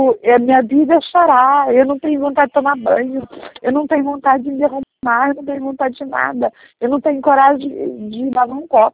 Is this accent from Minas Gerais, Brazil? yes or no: yes; Minas Gerais, Brazil; Eu não sou daqui, eu sou de Minas.